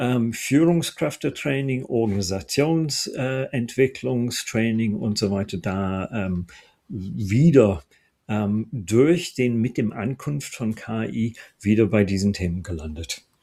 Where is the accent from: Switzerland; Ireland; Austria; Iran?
Ireland; German is a second language; moved away as an adult; now in Germany; Ich komme ursprünglich aus Irland, habe auch mein Studium da gemacht, so in der Trinity College in Dublin als Informatiker und wohne seit so über 30 Jahren mittlerweile in Deutschland.